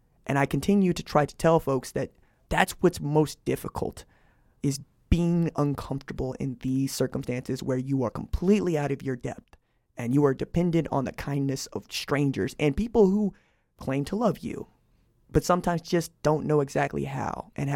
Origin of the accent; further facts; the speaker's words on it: Hattiesburg, Mississippi, United States; But Confederate flags, I grew up with those in Hattiesburg.